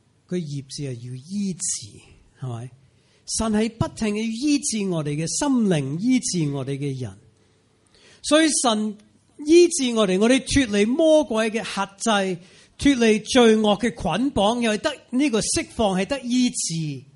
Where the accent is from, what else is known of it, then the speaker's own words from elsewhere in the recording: United States; 用美国的例子，美国，我是美国人